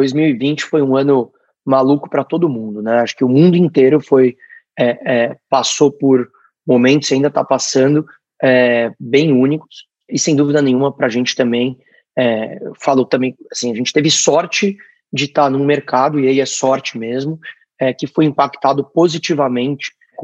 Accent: Brazil; quem ganha, como eu estava falando, somos nós, brasileiros, são os indivíduos como um todo.

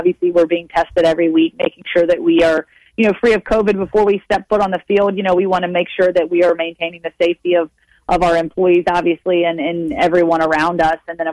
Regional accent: Roanoke, Virginia, United States; Yep, I am from the 540. I grew up in Roanoke, Virginia. I went to Giles High School.

